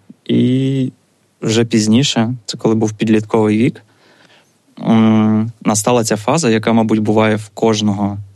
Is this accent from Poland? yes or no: no; Kaliningrad, Kaliningrad Oblast, Russia; also born or lived in Stavropol, Russia; Я народився в Ставрополі. Після мого народження відразу батьки переїхали до Калінінграда, ближче до Балтійського моря, бо мій тато, він був моряком на торгових суднах.